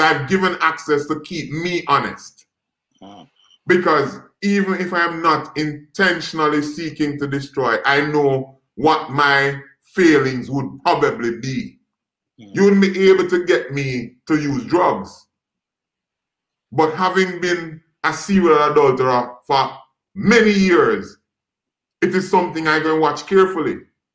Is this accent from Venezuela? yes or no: no; Jamaica; I'm from Jamaica. I am Jamaican.